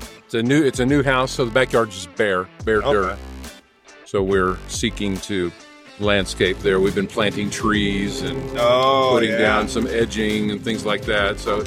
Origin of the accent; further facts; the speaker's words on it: Dallas, Texas, United States; also born or lived in Tucson, Arizona; I'd only lived there till I was two, and then the family moved to Dallas. So I grew up in Dallas, but we came back to Tucson.